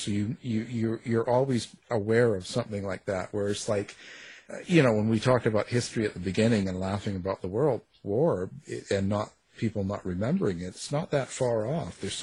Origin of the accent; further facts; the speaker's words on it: Canada; I'm Canadian.